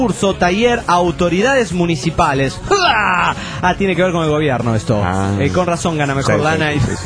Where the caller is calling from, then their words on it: Tuxtla Gutiérrez, Chiapas, Mexico; de Tuzla Gutiérrez, Chiapas.